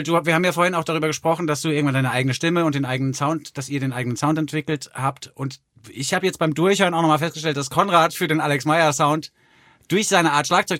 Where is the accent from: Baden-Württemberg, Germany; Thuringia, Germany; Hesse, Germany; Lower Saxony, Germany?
Hesse, Germany; Frankfurt; born there; ich bin ja geboren in Frankfurt am Main